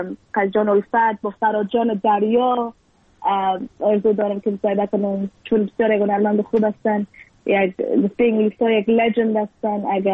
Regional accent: Afghanistan

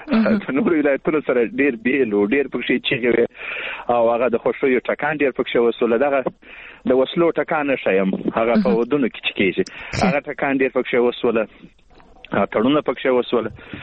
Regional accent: Lashkar Gah, Helmand, Afghanistan; زه له هلمند څخه یم، لشکرګاه څخه

